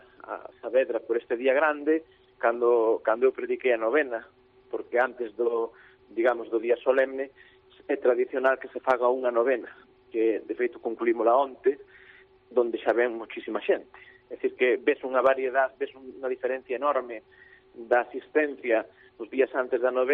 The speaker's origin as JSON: {"language": "Galician", "town": "Castro de Riberas de Lea", "region": "Galicia", "country": "Spain", "said": "eu que son de Castro de Riberas de Lea, recordo desde neno ir con meus pais a Festa dos Milagros."}